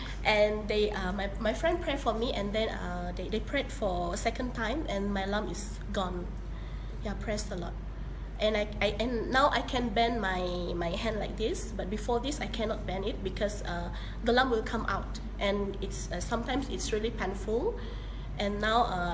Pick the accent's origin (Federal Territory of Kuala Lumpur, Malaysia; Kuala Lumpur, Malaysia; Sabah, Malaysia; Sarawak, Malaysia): Sarawak, Malaysia; Kota Samarahan; I come from Hop Kota Samarahan.